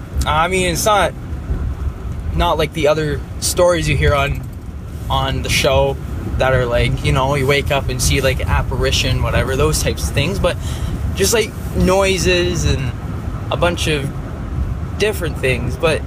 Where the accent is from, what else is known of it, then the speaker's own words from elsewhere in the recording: Ontario, Canada; I'm from Ontario, Canada